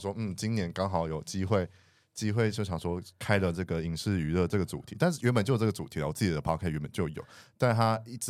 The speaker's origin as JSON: {"language": "Chinese", "region": "Taichung", "country": "Taiwan", "said": "因为我自己就是也不是高雄人，就我是台中人"}